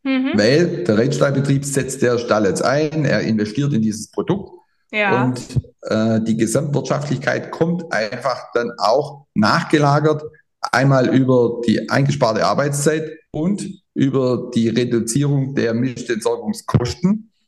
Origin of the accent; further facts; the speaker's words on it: Baden-Württemberg, Germany; Ich komme aus dem Schwarzwald